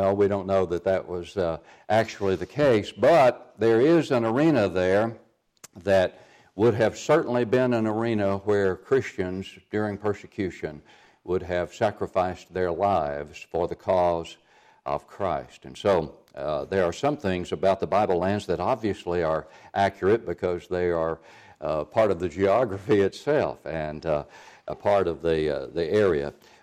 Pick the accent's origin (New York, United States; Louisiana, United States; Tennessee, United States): Tennessee, United States; Murfreesboro; born there; I was born in Murfreesboro, but we were living on Short Mountain Street, so this highway reminds me of some very important times in my life.